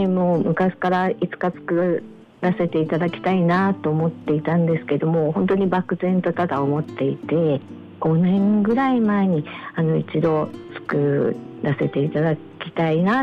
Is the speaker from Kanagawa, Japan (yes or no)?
no; Tokyo, Japan; はい、東京です。